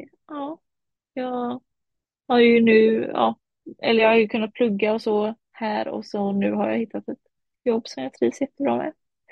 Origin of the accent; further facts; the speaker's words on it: Varberg, Halland County, Sweden; Ja, min familj är från Kumla, men jag är född och uppvuxen i Varberg.